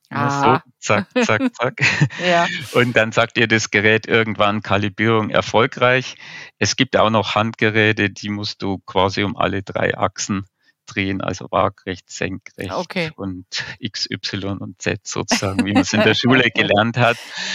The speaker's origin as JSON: {"language": "German", "region": "Bavaria", "country": "Germany", "said": "Ich komme ja eigentlich aus dem Fichtelgebirge"}